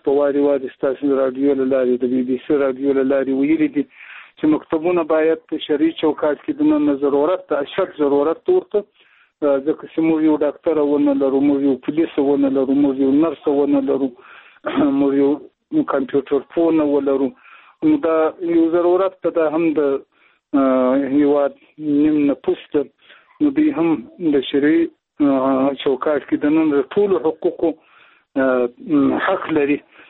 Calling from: Zabul, Afghanistan; د زابل ولایت شاجیل ولسوالۍ سره په اړیکه کیم.

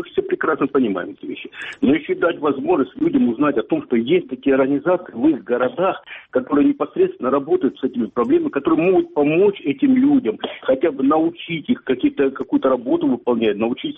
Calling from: Kramatorsk, Donetsk Oblast, Ukraine; Краматорск.

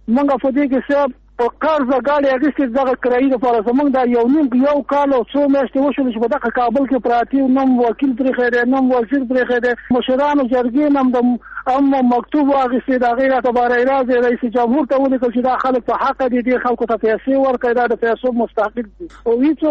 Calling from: Kunar, Afghanistan; ما د کونړ نه ټلیفون کړي.

